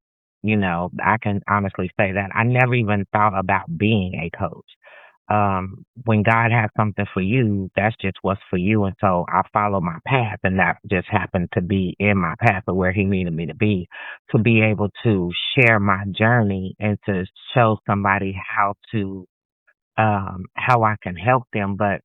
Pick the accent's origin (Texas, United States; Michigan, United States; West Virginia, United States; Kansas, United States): Kansas, United States; I'm originally from Kansas. I travel a lot, and so I lived in probably almost 25 states of the USA